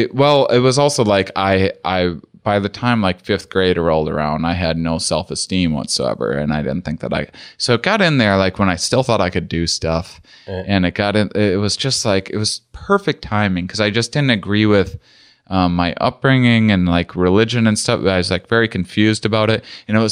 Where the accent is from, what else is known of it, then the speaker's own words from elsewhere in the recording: Wisconsin, United States; now in Boston, United States; I told people that I was from back home because I moved to Boston from Wisconsin because I didn't want anyone I knew being any.